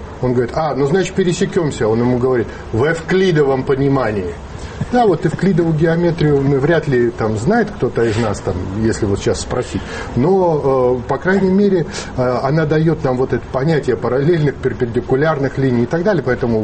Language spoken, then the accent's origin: Russian; Siberia, Russia; я родился, вырос в Сибири, где просто никакой церкви, кроме православной, не было